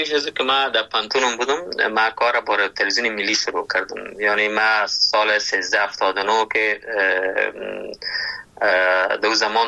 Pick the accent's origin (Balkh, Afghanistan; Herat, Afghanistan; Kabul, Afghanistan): Kabul, Afghanistan; ما در کابل به دنیا آمدیم، ولی در اصل از لغمان هستم